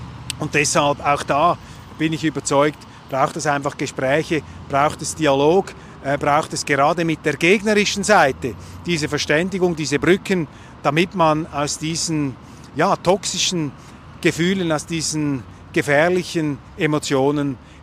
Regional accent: Switzerland; wie wenig Kritik einem da entgegenschlägt, auch als Schweizer

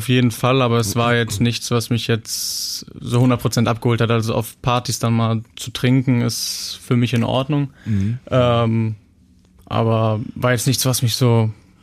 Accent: North Rhine-Westphalia, Germany; Also ich bin sehr behütet aufgewachsen in der Nähe von Bonn.

